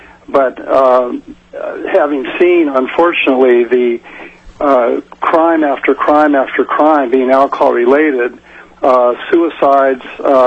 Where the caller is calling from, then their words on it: Utqiagvik, Alaska, United States; I'm calling from Barrow in the middle of a blizzard.